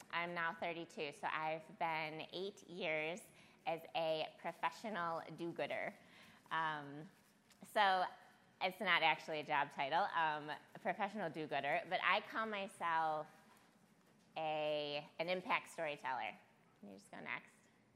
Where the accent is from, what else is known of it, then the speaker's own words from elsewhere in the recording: Farmington Hills, Michigan, United States; I'm actually from Detroit, so I grew up in Farmington Hills. I went to Albion College